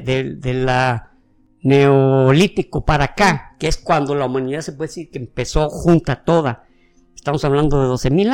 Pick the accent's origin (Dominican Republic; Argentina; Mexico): Mexico; Yo soy, ajá, mexicano y no tenemos ese problema